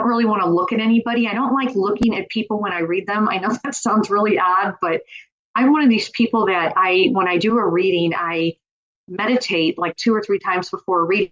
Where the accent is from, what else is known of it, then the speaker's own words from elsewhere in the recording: Missouri, United States; although I'm from Missouri, I was visiting my son and daughter-in-law when they lived in New York.